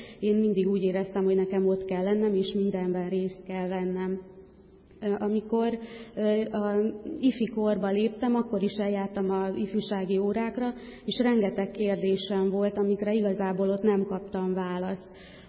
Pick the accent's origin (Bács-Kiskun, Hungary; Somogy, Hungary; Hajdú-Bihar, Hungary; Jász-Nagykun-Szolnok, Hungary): Hajdú-Bihar, Hungary; Nyíradony; Én görögkatolikus családban születtem, nem voltak vallásosak a szüleim, de mint ahogy abban az időben is ott azon a helyen Nyíradonyban szokásos volt, azért eljáratott az anyukám hittanra, és voltam első áldozó is.